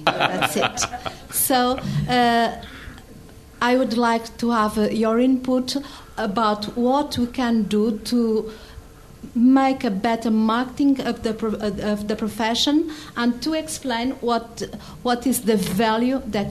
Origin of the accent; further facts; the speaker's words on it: Portugal; I am from Portugal. Portugal is a small country in the European Union